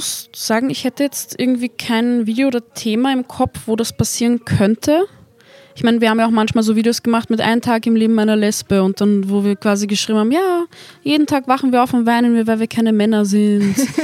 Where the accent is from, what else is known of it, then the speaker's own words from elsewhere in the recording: Lower Austria, Austria; accent: Lower Austrian dialect; Ich rede in niederösterreichischen Dialekt.